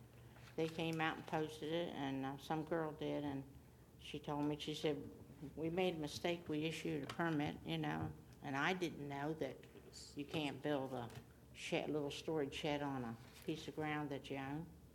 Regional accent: Delaware, United States; I applied for a permit in Sussex County here. I'm from Kent County.

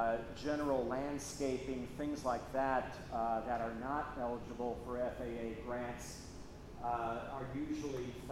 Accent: Chicago, Illinois, United States; I'm originally from the Chicago area. My dad worked for United Airlines. I was an airline brat.

